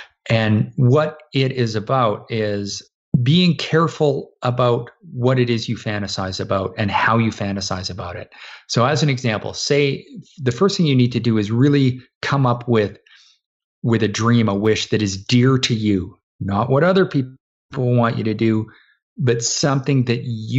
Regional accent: Canada; a Canadian living in Canada

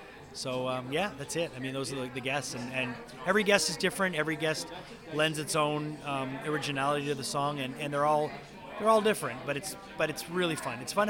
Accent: Montreal, Quebec, Canada; I'm from Montreal

